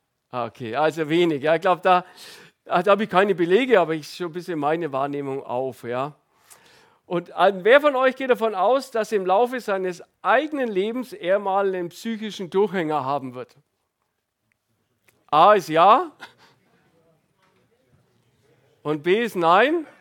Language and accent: German; Ansbach, Bavaria, Germany; Also bei mir, wo ich herkomme, das war schon so ein Sprichwort, also wenn jemand nach Ansbach links muss, dann wusste jeder, oh, Ansbach links.